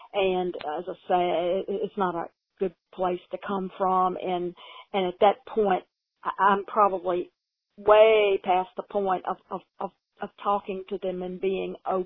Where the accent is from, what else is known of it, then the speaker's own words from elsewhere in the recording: Louisiana, United States; I'm not the one who, I don't think I'm the one, but I am from Louisiana.